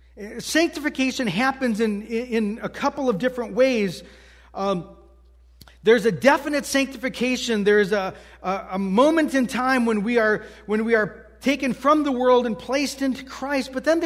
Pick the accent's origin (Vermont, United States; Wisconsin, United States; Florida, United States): Wisconsin, United States; Waukesha; His mom attended the Alliance Bible Church in my hometown in Waukesha.